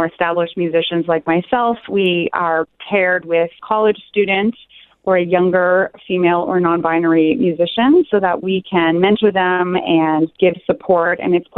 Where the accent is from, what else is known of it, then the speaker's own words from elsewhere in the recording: Sarnia, Ontario, Canada; I grew up in Sarnia, Ontario in Canada.